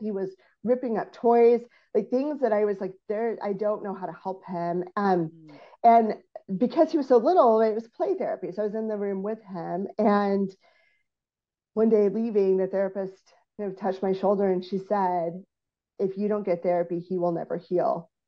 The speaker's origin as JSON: {"language": "English", "region": "Texas", "country": "United States", "tie": "born or raised there", "lives_now": "Seattle, United States", "said": "I mentioned that I grew up in Texas, and when we moved to Seattle the very first summer, I mean, I grew up in a pretty small town that it was very, very white."}